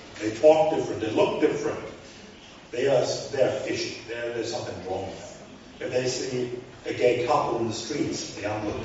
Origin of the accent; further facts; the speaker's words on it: Germany; I'm a liberal from Germany